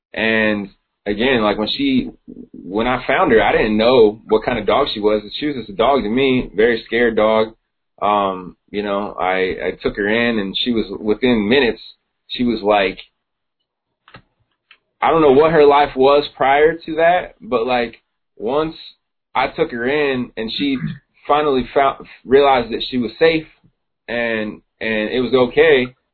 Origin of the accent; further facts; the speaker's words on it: Ohio, United States; I'm from Ohio, so I was just out at my dad's house, and he lives in the country